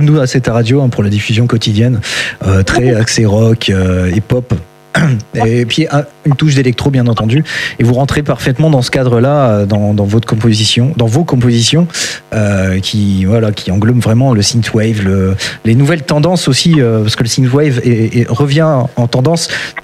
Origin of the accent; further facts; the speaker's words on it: Bruay-la-Buissière, Hauts-de-France, France; Je connais très bien la route. Je suis un ancien Bruésien, donc voilà.